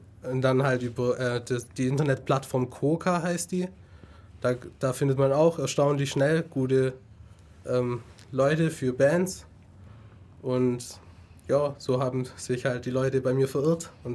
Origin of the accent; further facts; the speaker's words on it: Italy; Ich bin in Ulm geboren und hier auch aufgewachsen. Und ja, ich bin halt Italiener.